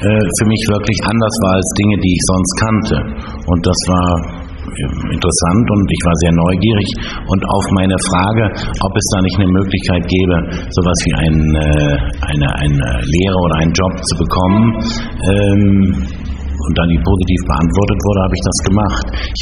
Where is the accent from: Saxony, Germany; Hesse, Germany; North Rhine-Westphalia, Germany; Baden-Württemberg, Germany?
North Rhine-Westphalia, Germany; ich komme aus dem Münsterland, also nach Holland, das war dann schon sehr spürbar.